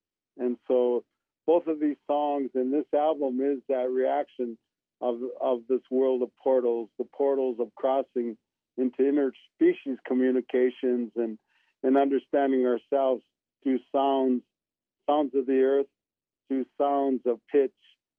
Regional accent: Minnesota, United States; I'm from the Iron Range in northern Minnesota

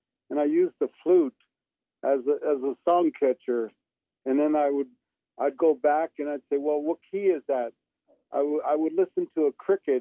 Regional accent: Minnesota, United States; I'm from the Iron Range in northern Minnesota

